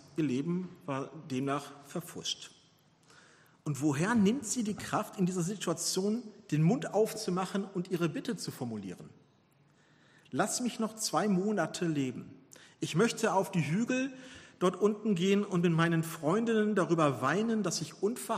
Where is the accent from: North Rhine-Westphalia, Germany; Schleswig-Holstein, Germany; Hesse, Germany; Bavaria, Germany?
North Rhine-Westphalia, Germany; Gelsenkirchen; Ich war in Gelsenkirchen-Buer, meiner alten Heimat, und habe eine Beerdigung besucht.